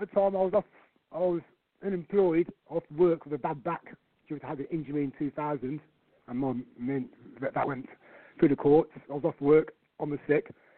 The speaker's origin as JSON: {"language": "English", "town": "Coventry", "region": "West Midlands", "country": "United Kingdom", "said": "Okay, I'm from Coventry. I come to Coventry in 1977, where my mother meets an Englishman. When we come over to England in 77"}